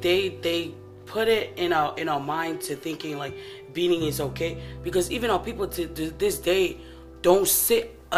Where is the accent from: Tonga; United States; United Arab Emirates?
Tonga; I was saying how growing up in Tonga, there was no such thing as discipline.